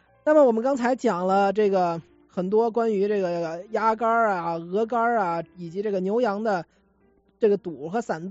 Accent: Beijing, China; 卤煮火烧是我小时候在北京住的这14年间无法磨灭的一个印记啊。作为一个土生土长的北京人，

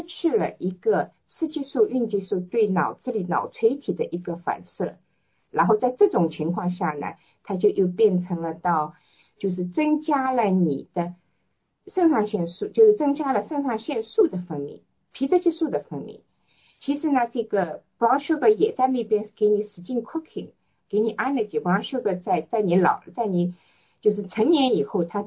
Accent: China; 那么在我们中国人讲，就中国人。就是大家都泡脚，大家都就是中国人是泡脚

